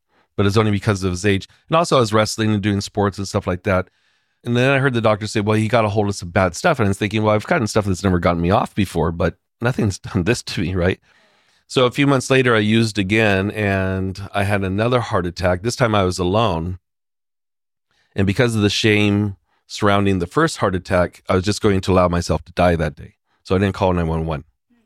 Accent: San Jose, California, United States; I grew up in East San Jose and I was getting jumped.

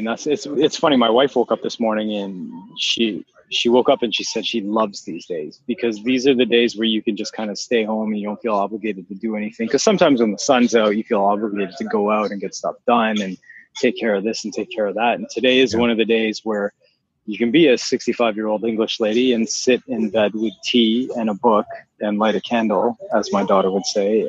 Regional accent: Canada; we're Canadian

